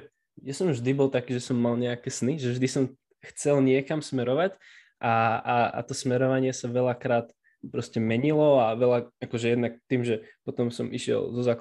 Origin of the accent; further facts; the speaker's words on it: Žilina, Žilina Region, Slovakia; som zo Žiliny, mám 18 rokov, v septembri som sa dal pokrstiť, čiže teraz môžem radosne prehlasovať, že som kresťan.